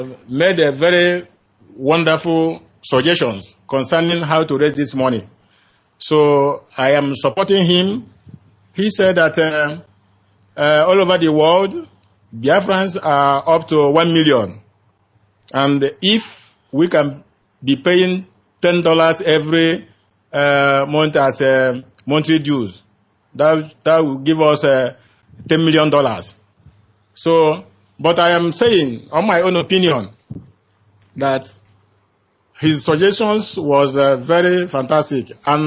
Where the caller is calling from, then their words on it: Thailand; I am calling from Thailand.